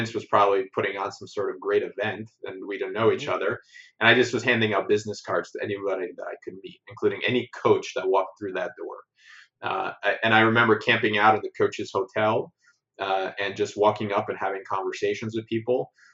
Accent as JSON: {"language": "English", "region": "New Jersey", "country": "United States", "tie": "born or raised there", "said": "I'm only 33. So I grew up in New Jersey, and I played sports, ran track, played some football"}